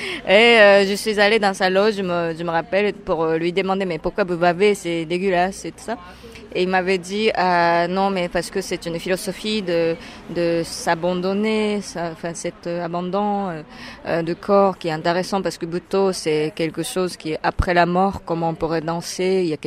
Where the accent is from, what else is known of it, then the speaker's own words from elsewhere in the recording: Tokyo, Japan; j'ai grandi à Tokyo et j'ai grandi dans un monde qui est très bruyant